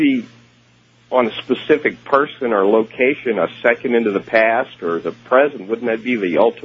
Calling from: Illinois, United States; I'm calling from Illinois, listening on WLAC.

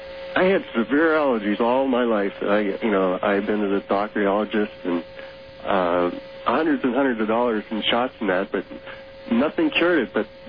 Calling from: Ohio, United States

